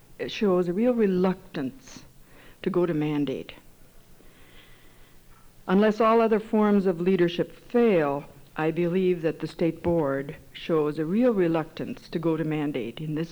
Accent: Lake Park, Minnesota, United States; I'm from Lake Park. For those of you who do not have any idea what I'm talking about, it's a small spot on the road between Detroit Lakes and Moorhead out in the 7th District.

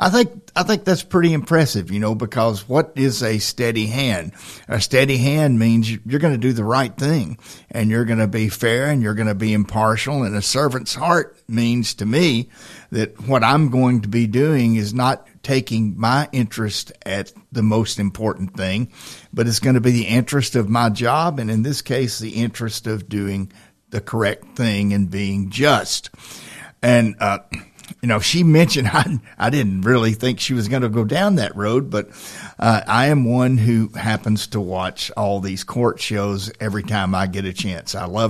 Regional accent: Tennessee, United States; my mother said she was going to send me to reform school if I didn't behave when I was growing up in Tennessee.

